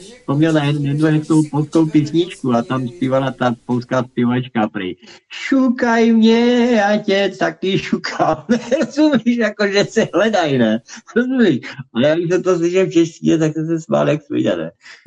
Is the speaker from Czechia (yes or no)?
no; eastern Slovakia, Slovakia; já, když jsem vyrůstal na Slovači, jako východňár